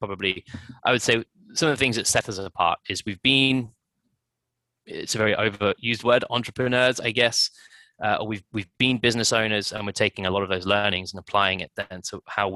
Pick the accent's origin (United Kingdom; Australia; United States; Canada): United Kingdom; or obviously US, so myself being British, at the time my colleague was American.